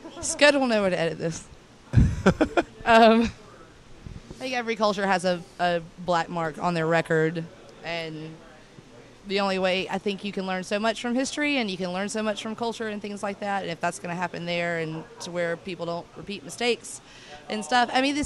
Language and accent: English; Birmingham, Alabama, United States; But when I was growing up in Birmingham, when I was a teenager in Birmingham